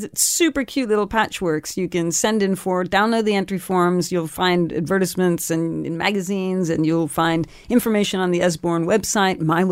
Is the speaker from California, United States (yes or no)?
yes; California, United States; I tell you, what's funny is that I grew up in California.